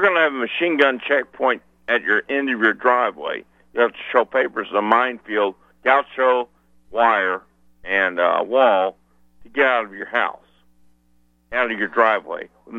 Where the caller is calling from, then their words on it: Arkansas, United States; I'm calling from Arkansas